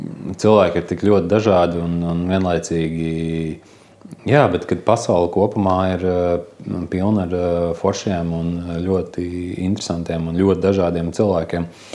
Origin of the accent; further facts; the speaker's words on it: Saldus, Saldus Municipality, Latvia; esmu pats no Saldus. Saldu, nu jā, vēl joprojām ir lielākā daļa manas dzīves pavadīt